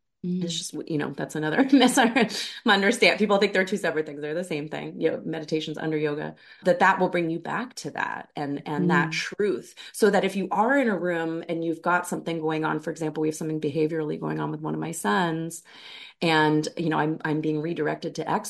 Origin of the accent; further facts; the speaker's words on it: Canada; I am Canadian too. I'm so sorry. I'm like, I am Canadian.